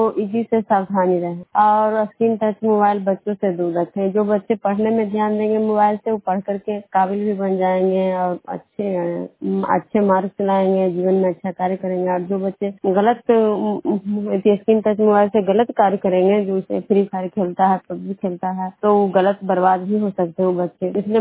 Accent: Vishnupur, Bihar, India

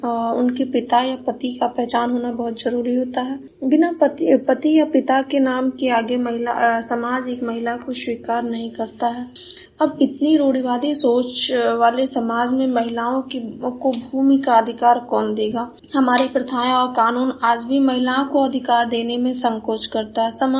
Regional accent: Basti, Uttar Pradesh, India; मैं बस्ती जिले से हूँ।

